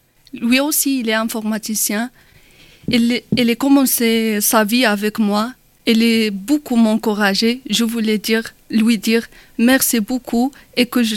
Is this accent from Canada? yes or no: no; Morocco; French is a second language; moved away as an adult; now in France; j'ai 25 ans, je suis marocaine. Je suis rentrée en France fin 2018.